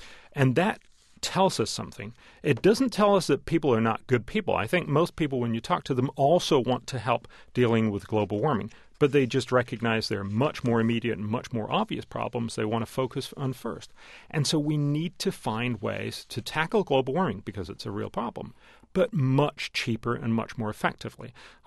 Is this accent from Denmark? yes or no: yes; Copenhagen, Capital Region of Denmark, Denmark; English is a second language; And for instance, my hometown, Copenhagen, would probably not mind it getting a little warmer.